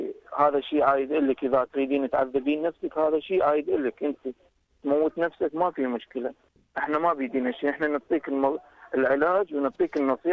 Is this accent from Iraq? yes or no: yes; Iraq; عندنا بالعراق